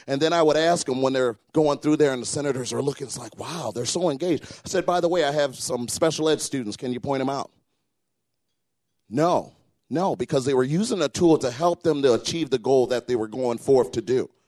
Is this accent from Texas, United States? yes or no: no; Flint, Michigan, United States; I'm from the Flint, Michigan area. Inner city, yeah, whoop, whoop, whoop, all that good stuff.